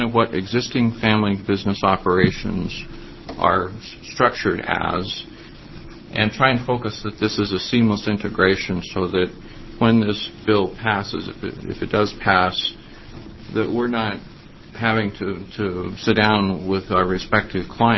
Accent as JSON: {"language": "English", "town": "Portland", "region": "Oregon", "country": "United States", "said": "I am an attorney from Portland, Oregon, with the firm of Samuel Jolin and Cantor."}